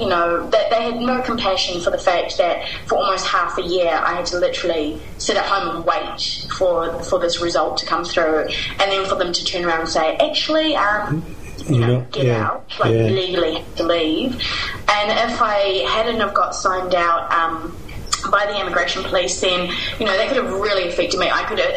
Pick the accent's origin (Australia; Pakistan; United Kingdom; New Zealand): New Zealand; As a New Zealander, I have the right to complete a 1-year working holiday visa in 25 different countries